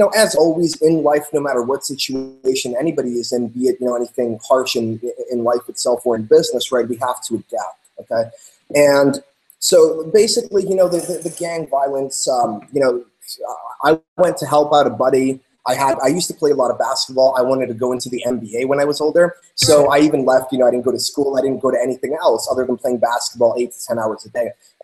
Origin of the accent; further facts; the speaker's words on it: Greece; I'm from Greece